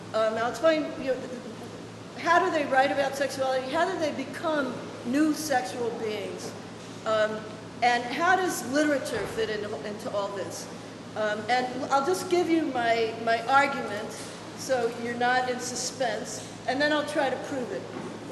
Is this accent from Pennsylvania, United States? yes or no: no; Brooklyn, New York, United States; I grew up in Borough Park about, I don't know, 8 blocks away from here.